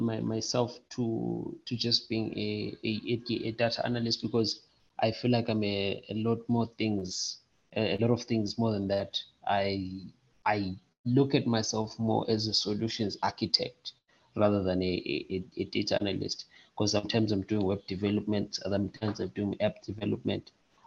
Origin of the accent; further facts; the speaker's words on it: Bulawayo, Zimbabwe; I grew up in Bulawayo, and I went to Greenfield Primary School. And then I went to John Talak High in Tabazinduna, but still Bulawayo the same.